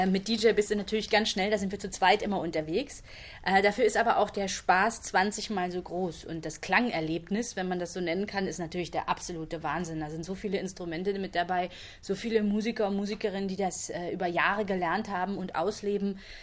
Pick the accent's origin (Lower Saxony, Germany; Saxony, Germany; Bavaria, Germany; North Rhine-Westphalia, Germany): Bavaria, Germany; Munich; Ich bin in München geboren und dort auch aufgewachsen.